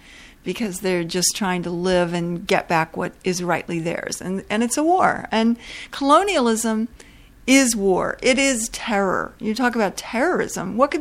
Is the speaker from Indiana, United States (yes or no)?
yes; New Albany, Indiana, United States; I know my hometown in southern Indiana, which was a so-called free state, was bordering, you know, was on the Ohio River, facing Louisville, Kentucky